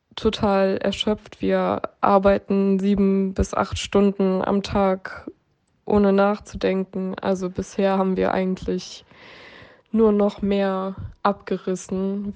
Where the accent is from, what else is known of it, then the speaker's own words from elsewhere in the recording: Gemünd, North Rhine-Westphalia, Germany; dem Kurort Gemünd bei Schleiden. Und ja, uns hat die Flutkatastrophe auch ganz schlimm getroffen. Mein Heimatort ist ein Trümmerhaufen.